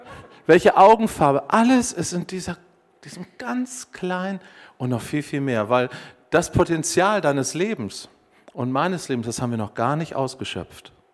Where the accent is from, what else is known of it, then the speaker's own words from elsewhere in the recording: Hanover, Lower Saxony, Germany; ich als Hannoveraner würde da nie mit dem Auto hochkommen